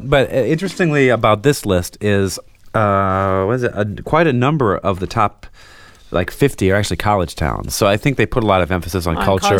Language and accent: English; Illinois, United States; don't even know where Spencer, Illinois is, and I grew up in Illinois.